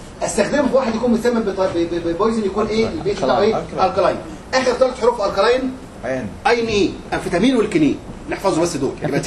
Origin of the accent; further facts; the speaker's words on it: Egypt; يعني عندنا في مصر يقول لك ايه؟